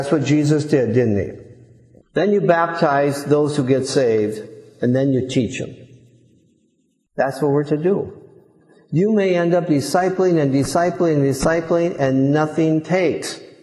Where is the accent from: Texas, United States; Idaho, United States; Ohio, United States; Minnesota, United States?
Minnesota, United States; I didn't even get it where I grew up. I grew up in Minnesota. I was living in Florida.